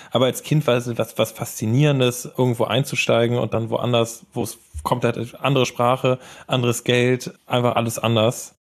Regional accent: Hamburg, Germany; und ich komme aus Hamburg

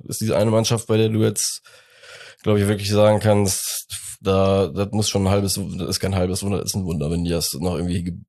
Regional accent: Cologne, North Rhine-Westphalia, Germany; als Kölner

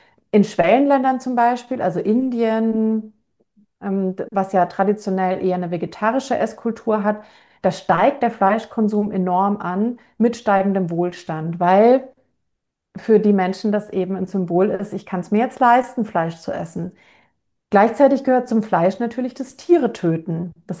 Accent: Bavaria, Germany; also ich komme aus der Gegend von Franken

